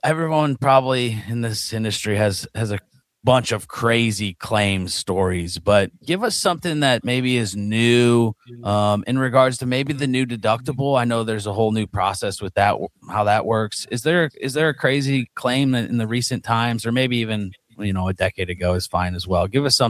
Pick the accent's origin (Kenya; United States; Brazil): United States; St. Louis, Missouri; And a lot of homes in St. Louis, as we know, and we're both from St. Louis, there's a lot of brick around here.